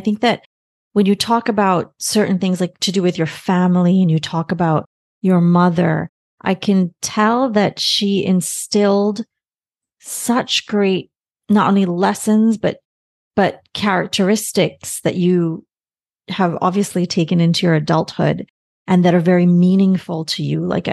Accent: Barbados; also born or lived in New York; I remember like in growing up in Barbados, I feel like a lot of people have that kind of, it's a warmth

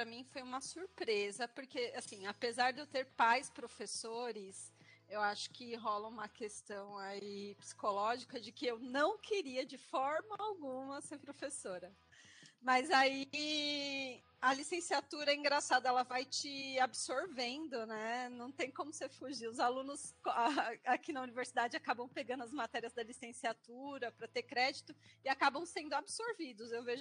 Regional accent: São Paulo, Brazil; Eu sou aqui de São Paulo, morei no ABC a maior parte da minha vida

